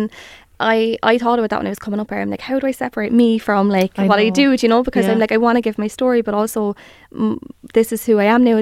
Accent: Cork, Munster, Ireland; we grew up in Mayfield, like the second most disadvantaged area in Cork.

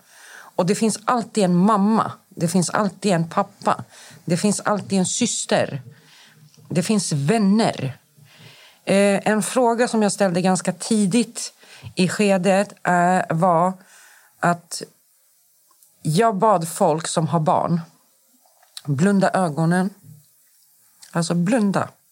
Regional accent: Rinkeby, Stockholm County, Sweden; Jag är uppvuxen i Rinkeby. Jag kommer från förorten.

